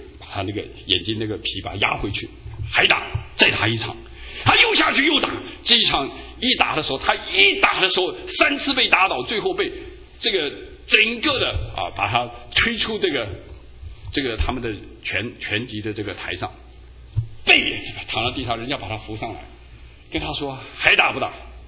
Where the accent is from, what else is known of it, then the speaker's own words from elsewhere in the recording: China; 我们中国人马上给自己说我好汉了